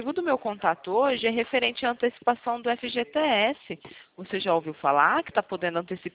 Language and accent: Portuguese; Presidente Prudente, São Paulo, Brazil; Eu sou de Presidente Prudente.